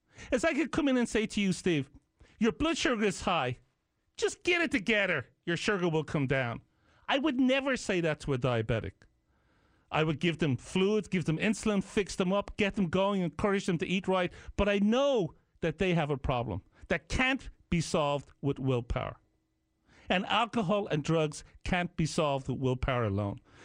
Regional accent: Ireland; moved away as an adult; now in United States; I obviously grew up in a culture. I'm Irish. I came here when I was a grown adult, so to speak. Been here for decades, of course. More time in America now than I was in Ireland.

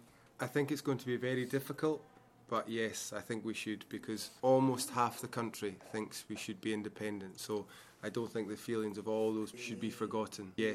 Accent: Scotland, United Kingdom; born there; Yeah, I was born up in Scotland.

